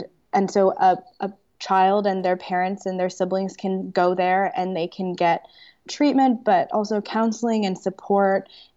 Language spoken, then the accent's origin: English; Washington, United States; So I am from Washington State.